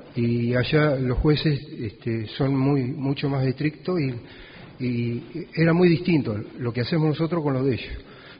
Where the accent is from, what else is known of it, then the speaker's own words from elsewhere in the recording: María Ignacia, Buenos Aires Province, Argentina; also born or lived in Tandil; representando tanto a Tandil como a mi pueblo natal, María Ignacia